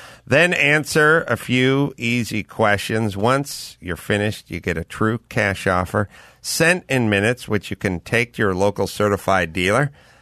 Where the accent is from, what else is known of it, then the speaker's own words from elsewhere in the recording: Westwood, California, United States; born there; I was born in a doctor's office in Westwood, so I guess I was born in Westwood.